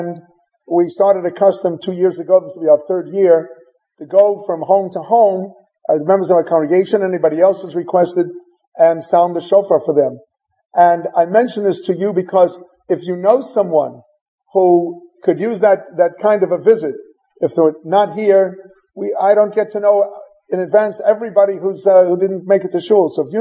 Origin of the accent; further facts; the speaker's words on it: Crown Heights, New York, United States; now in San Francisco, United States; and the other teenagers from Flatbush would come, and from Borough Park, and from Bensonhurst, and we came from Crown Heights, and so on, all converged for Tashlich.